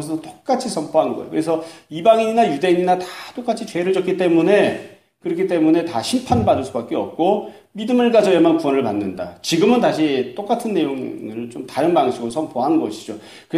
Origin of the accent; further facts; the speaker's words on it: South Korea; 그러면 우리는 이스라엘 사람이 아닙니다. 한국 사람이죠.